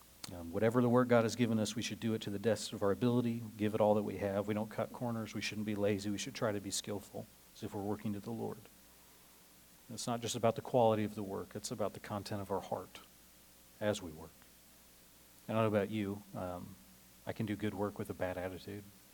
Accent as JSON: {"language": "English", "region": "Nebraska", "country": "United States", "tie": "born or raised there", "said": "There's a man in my church growing up in Nebraska that I knew."}